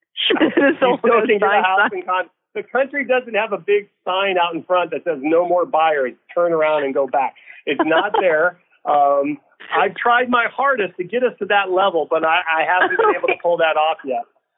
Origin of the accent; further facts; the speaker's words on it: California, United States; when I grew up in the Bay Area, California